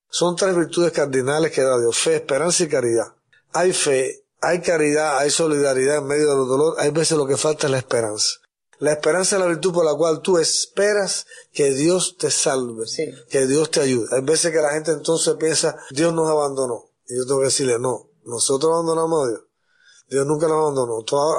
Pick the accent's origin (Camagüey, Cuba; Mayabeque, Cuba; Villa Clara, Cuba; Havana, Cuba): Camagüey, Cuba; yo los veo allá en mi ciudad de Camagüey